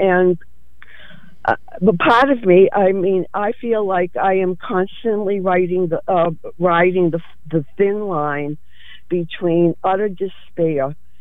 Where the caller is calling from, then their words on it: Massachusetts, United States; Hi, I'm here visiting Portland, but I'm from Massachusetts.